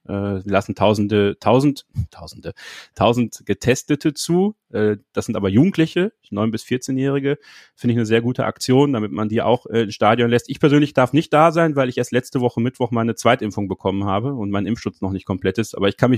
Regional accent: Borken, North Rhine-Westphalia, Germany; also born or lived in Belgium; mein Vater kommt gebürtig aus Belgien, also ich bin auch in Belgien geboren, aber wir haben im Münsterland gelebt, in Borken

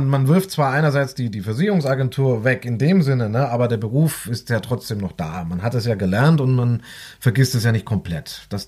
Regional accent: Southern Germany, Germany; also ich stamme ursprünglich aus Süddeutschland

